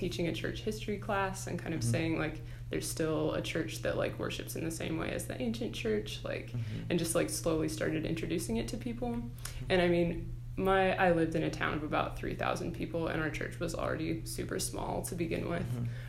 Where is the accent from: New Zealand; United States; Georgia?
United States; Hillsboro, Kansas; now in Lawrence, United States; So I grew up in Hillsboro, Kansas, but I've lived in Lawrence for about the past 6 years. Okay. But that's where I would say I was from.